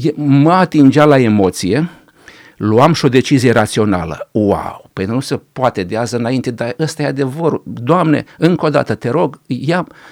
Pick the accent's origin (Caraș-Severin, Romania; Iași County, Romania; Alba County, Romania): Iași County, Romania; Iași; Deci eu provin din Iași.